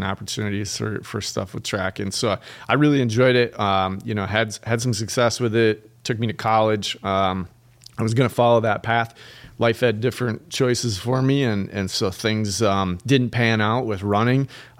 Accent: Plainview, Minnesota, United States; Plainview, Minnesota.

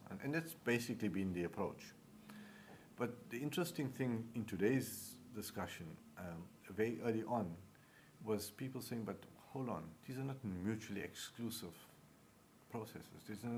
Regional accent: South Africa; we're not going to prescribe as South African that we are going to get involved in this sector or that sector.

